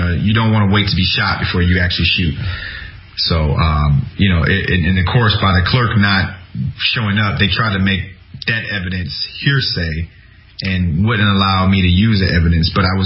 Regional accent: Detroit, Michigan, United States; first of all, I'm from Detroit, and a lot of people in Detroit don't know any better.

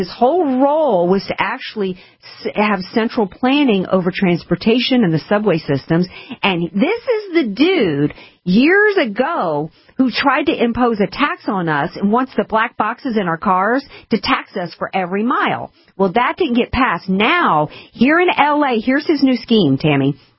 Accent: Deep South, United States; Now, I'm from the South. I'm not actually from Southern California. I'm actually from the Deep South.

